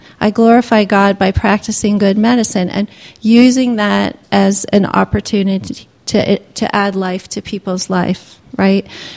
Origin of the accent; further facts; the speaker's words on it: Nigeria; also born or lived in United States; I grew up in Nigeria. My parents were missionaries. They're obviously Americans. I'm obviously an American.